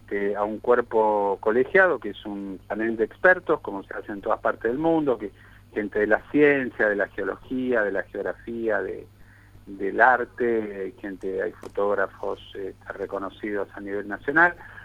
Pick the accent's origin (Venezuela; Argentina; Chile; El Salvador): Argentina; tuvimos la suerte como argentinos